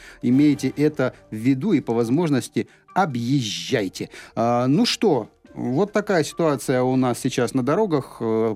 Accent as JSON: {"language": "Russian", "town": "Rostov-on-Don", "region": "Rostov Oblast", "country": "Russia", "said": "Меня в Москве или в Волгограде всегда вычисляют и понимают, что я ростовчанин. Естественно, из-за говора."}